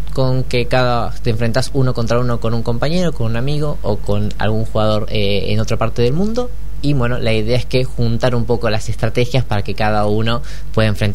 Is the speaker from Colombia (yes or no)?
no; Argentina; somos argentinos